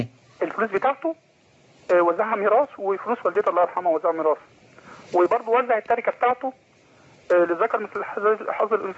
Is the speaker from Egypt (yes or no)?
yes; Asyut, Asyut Governorate, Egypt; من أسيوط.